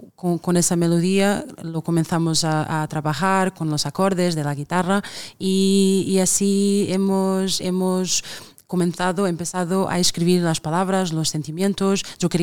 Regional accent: Portugal; Spanish is a second language; Yo entiendo todo, claro, pero claro. Mi acento es un poquito...

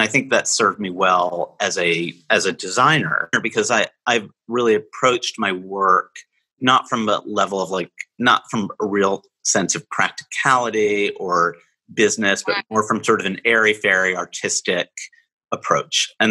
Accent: United States; I am very American dude. I love this country.

